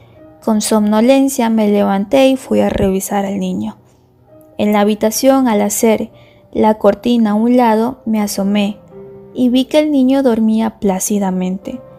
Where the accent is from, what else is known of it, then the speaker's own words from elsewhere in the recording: Ciudad Mante, Tamaulipas, Mexico; now in General Zuazua, Mexico; Vivo en General Suazúa, Nuevo León, pero nací y crecí en Ciudad Amante, en el estado de Tamaulipas, México.